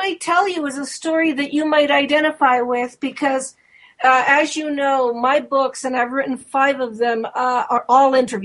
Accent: Rome, Lazio, Italy; born there; English is a second language; also born or lived in Evanston, United States; He asked me if I could do his Italian translations because I am Italian. I was born in Rome, Italy.

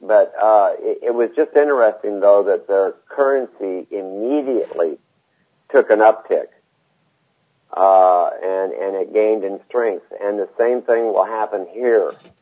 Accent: United States; this is what I believe I have to do as an American to try to help our country.

